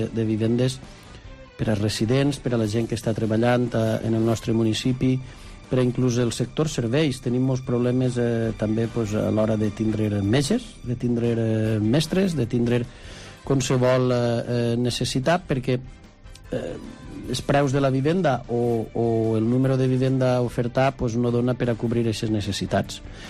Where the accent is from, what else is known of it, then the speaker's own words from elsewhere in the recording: Moraira, Valencian Community, Spain; parlar de lo que més m'agrada, que és el meu poble